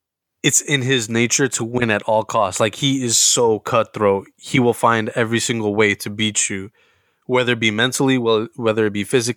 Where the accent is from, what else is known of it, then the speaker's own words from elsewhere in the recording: Philippines; All of us being Filipino, we all love Manny Pacquiao